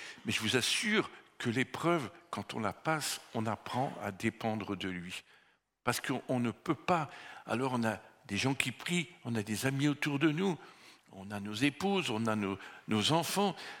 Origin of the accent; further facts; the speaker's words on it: France; Vous connaissez, je suis français